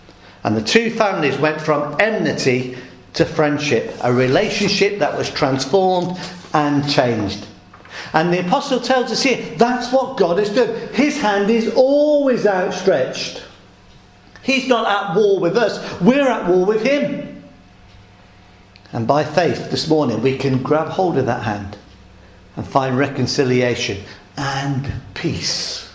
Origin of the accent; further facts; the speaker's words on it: Midlands, United Kingdom; I grew up in the Midlands. I didn't see the sea till I was about 15 or 16.